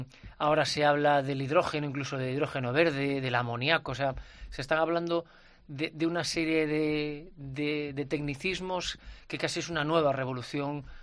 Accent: Galicia, Spain; ya lo digo yo como gallego

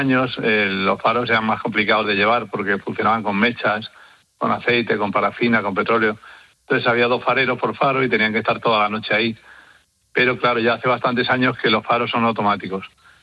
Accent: Madrid, Community of Madrid, Spain; yo soy de Madrid y no sabía nada de faros hace 34 años

